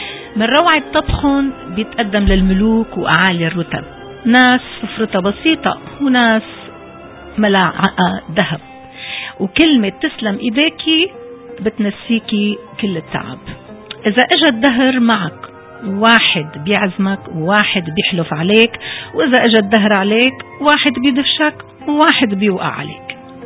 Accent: Syria; حسكاوية، وعزة نفسي إدلبية. وما مننسى دير الزور. إذا مشكلتك من وين أنا؟ بحب قلك أنا سورية من شروق الشمس لغروبة.

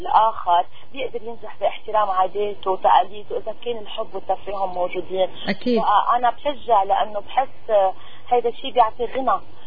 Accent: Lebanon; أنا من لبنان.

